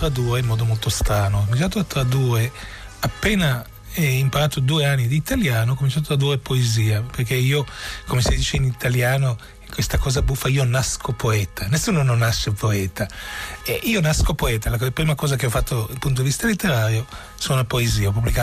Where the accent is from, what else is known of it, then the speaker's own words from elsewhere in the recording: Israel; born there; accent: Israeli; Italian is a second language; per me la lingua della casa era il rumeno, ma la lingua della cultura, la lingua, diciamo, della mia vita, perché io sono nato in Israele, tutti i miei cugini in Romania. Perciò il mio rumeno, quando lo parlo con un accento israeliano molto marcato